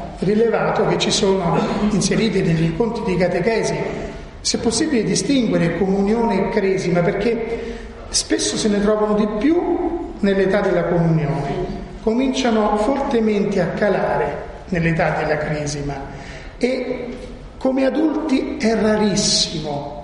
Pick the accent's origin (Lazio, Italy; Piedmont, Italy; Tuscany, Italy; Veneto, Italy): Lazio, Italy; Rome; born there; Dopo 12 anni all'estero sono tornato, dove sono nato, qui a Roma